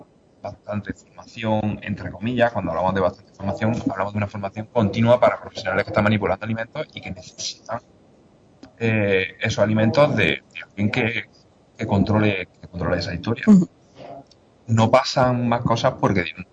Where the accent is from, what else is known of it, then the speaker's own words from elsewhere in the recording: Córdoba, Andalusia, Spain; moved away; yo tengo la suerte de poder haber vuelto a Córdoba, porque yo soy cordobés, tengo mucho tiempo fuera